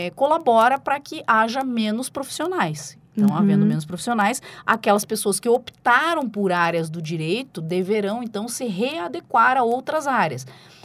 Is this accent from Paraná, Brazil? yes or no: yes; Paraná, Brazil; o nosso olhar como paranaenses é um olhar definido pelas nossas condições de vida e condições que o Estado do Paraná nos proporciona, a nossa cultura, a nossa colonização.